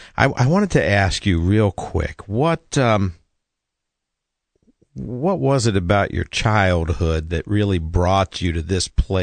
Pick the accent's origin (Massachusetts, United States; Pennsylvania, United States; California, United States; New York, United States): Pennsylvania, United States; we did not have Greek Orthodox churches where I grew up in Pennsylvania.